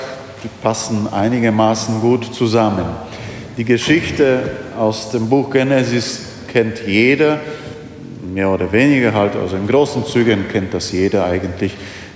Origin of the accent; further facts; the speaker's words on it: Silesian Voivodeship, Poland; Und ich stamme aus Oberschlesien, das habe ich schon oft erwähnt.